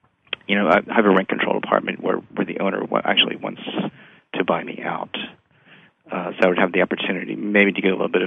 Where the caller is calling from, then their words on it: San Francisco, California, United States; I'm calling from San Francisco.